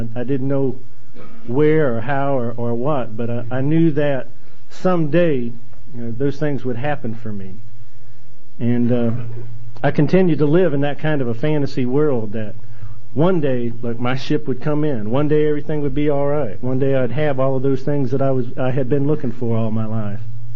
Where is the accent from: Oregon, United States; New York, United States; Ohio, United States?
Ohio, United States; born there; I was born in Ohio in 1955, and I didn't have any brothers and sisters